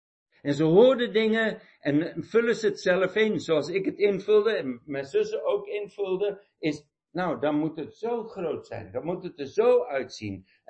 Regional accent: Pretoria, Gauteng, South Africa; Toen ik ben opgegroeid in Zuid-Afrika, zoals ik al eerder gezegd heb, geboren en getogen. En ik groeide op in Pretoria. En dat was zo'n 10 uur, destijds 10 uur rijden om bij de zee te komen.

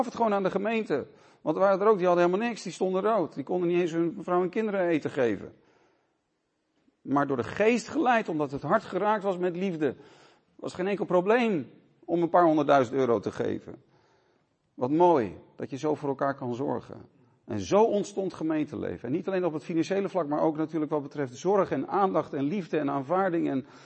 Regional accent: Haarlem, North Holland, Netherlands; Ik hoorde bij een kerk in Haarlem. Ik kom uit Haarlem. En ik was dus 14, 15, 16 jaar oud.

